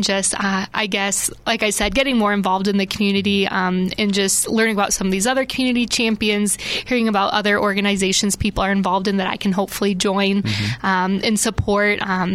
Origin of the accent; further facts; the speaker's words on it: Le Mars, Iowa, United States; But born and raised in Lamars, I was excited for all the opportunities that I had.